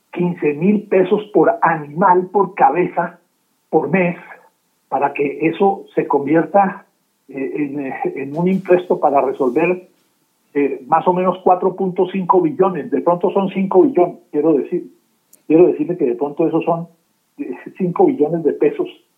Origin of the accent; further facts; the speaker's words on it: Colombia; Nosotros hasta el momento hemos fijado nuestro trabajo como colombianos en el café.